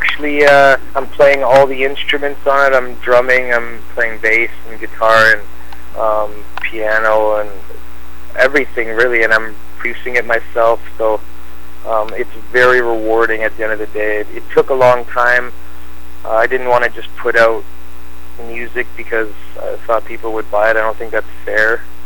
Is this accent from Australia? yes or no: no; Canada; I'm from Canada, and I just finished, like, a world tour